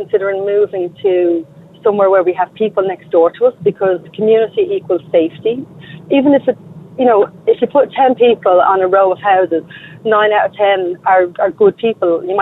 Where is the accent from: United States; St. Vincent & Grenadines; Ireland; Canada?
Ireland; Ballybohol; I'm originally from Ballybohol